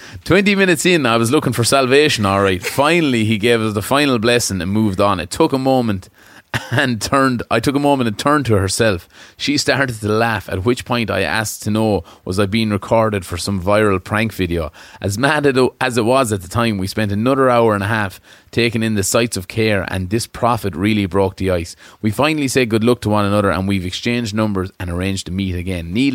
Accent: Kilkenny, Leinster, Ireland; She's from South Tip, and I'm from Kilkenny.

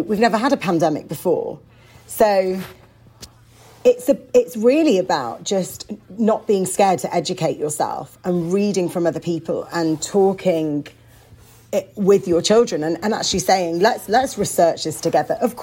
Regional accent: United Kingdom; born there; I spoke back at a normal pace and, you know, I'm British born.

